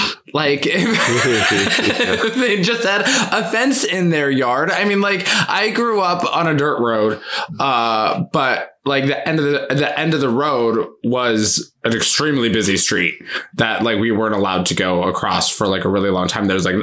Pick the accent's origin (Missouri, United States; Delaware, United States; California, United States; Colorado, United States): Colorado, United States; I grew up in Colorado, so I know how to hike.